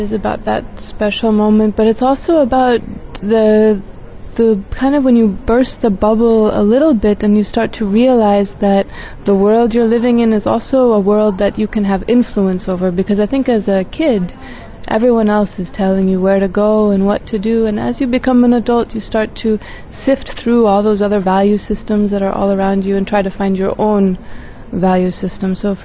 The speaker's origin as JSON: {"language": "English", "town": "San Antonio", "region": "Texas", "country": "United States", "tie": "born or raised there", "said": "I grew up in San Antonio. This film takes place in San Antonio. We shot it in my high school."}